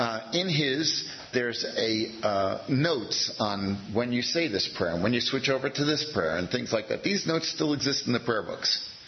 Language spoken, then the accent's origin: English; New Jersey, United States; also born or lived in Central California; I'd never understood these prayers when I was growing up in New Jersey. They never made any sense. Why you're praying for rain in the middle of the winter? Because we didn't get any. And then I moved to Central California